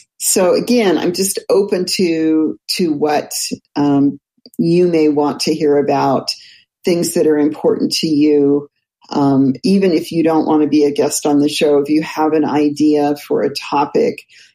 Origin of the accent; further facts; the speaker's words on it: Los Altos, California, United States; But growing up in the Los Altos area was a lot of fun.